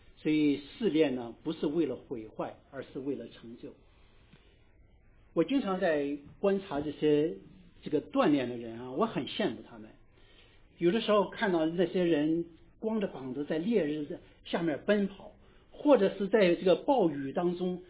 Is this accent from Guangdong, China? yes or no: no; Shandong, China; accent: Shandong dialect; 烤地瓜是我们山东土话